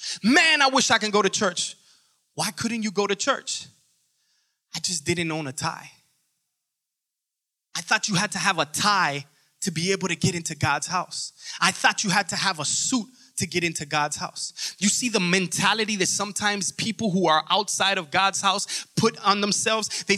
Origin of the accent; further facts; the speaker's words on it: Miami, Florida, United States; I'm from Miami. I love it. I was born there, but then I went to Miami for the rest of my life.